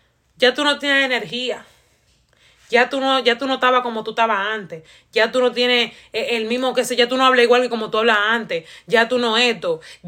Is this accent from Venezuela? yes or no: no; Dominican Republic; Entonces, yo de por sí, como dominicana, ¿saben que los dominicanos hablan rápido? Los dominicanos de por sí hablan rápido y yo hablo rápido también.